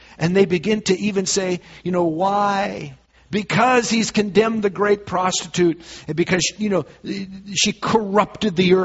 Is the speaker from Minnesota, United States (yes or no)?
yes; Minnesota, United States; one of the loudest football stadiums in the NFL is in my home state of Minnesota.